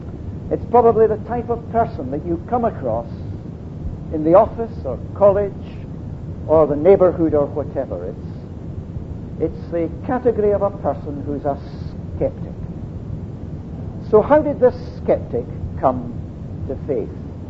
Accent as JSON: {"language": "English", "town": "Dundee", "region": "Scotland", "country": "United Kingdom", "tie": "born or raised there", "said": "in the church that I was brought up in Dundee as a youngster"}